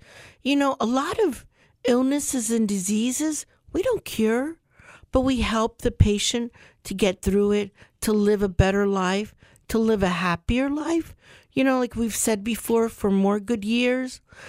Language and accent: English; United States; I'm a family doctor that actually I grew up here in Charlotte County.